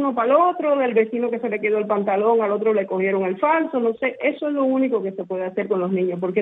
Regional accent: Cuba; somos cubanos.

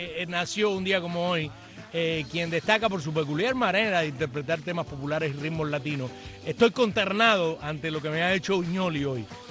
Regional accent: Cuba; yo soy cubano

